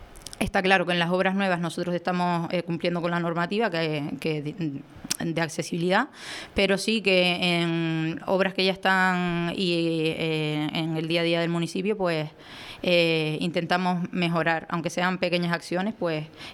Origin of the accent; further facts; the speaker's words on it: Pinoleris, Canary Islands, Spain; Crecí viviendo en Pinoleris